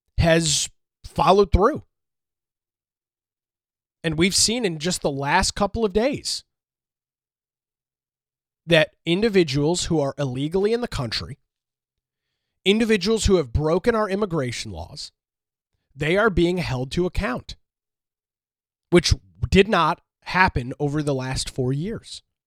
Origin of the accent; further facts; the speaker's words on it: United States; born there; Every day, I am grateful and fortunate that I was born and live in the United States of America.